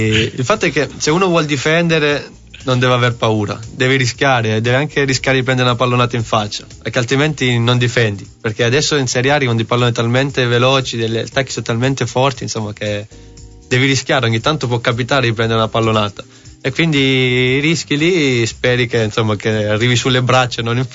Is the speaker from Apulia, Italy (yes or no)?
yes; Ugento, Apulia, Italy; la mia squadra del cuore è l'Ugento, la squadra del mio paese.